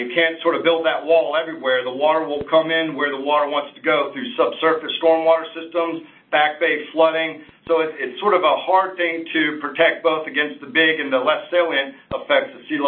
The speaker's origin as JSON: {"language": "English", "region": "North Carolina", "country": "United States", "said": "So I'm actually from North Carolina, so I recognize the fact that it's very low-lying and flat as you get down in the coastal plain"}